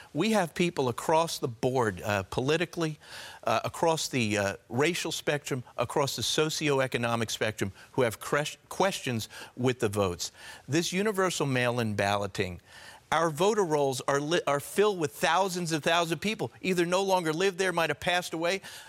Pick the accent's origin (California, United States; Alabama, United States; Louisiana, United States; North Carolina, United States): California, United States; This is paradise.